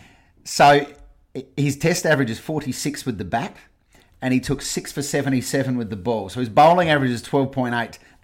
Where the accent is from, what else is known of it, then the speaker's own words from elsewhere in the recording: South Australia, Australia; Victorians whinge about having no players in the Australian side. You try being South Australian.